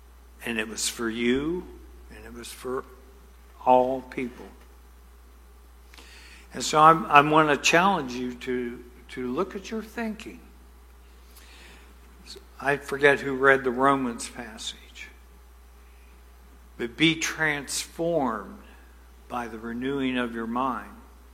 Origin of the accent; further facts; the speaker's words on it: West Virginia, United States; born there; also born or lived in Kentucky; But I was born in West Virginia. What? Yeah. I know all the West Virginia jokes from you Pennsylvania people. And then I lived in Kentucky